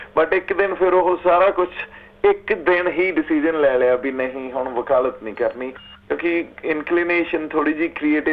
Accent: Bathinda, Punjab, India; also born or lived in Muktsar; ਮੈਂ ਮੁਕਤਸਰ ਦਾ ਜੰਮ ਪਲਾਂ ਜੀ, ਪਰ ਬਠਿੰਡੇ ਮੇਰਾ ਬਚਪਨ ਗੁਜ਼ਰਿਆ ਕਾਫੀ।

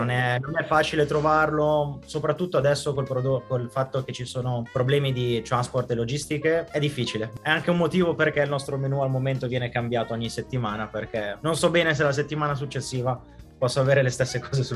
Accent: Varese, Lombardy, Italy; now in Australia; Io arrivo da Varese, ho sempre voluto fare cuoco.

